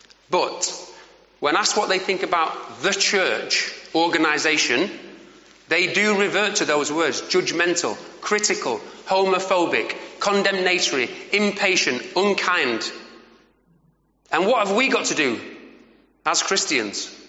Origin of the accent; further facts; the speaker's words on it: United Kingdom; because we're so terrified of offending people and we're very British